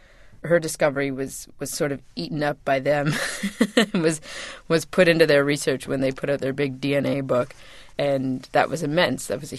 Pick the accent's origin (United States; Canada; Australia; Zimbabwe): Canada; because I'm Canadian and this is like a big American thing.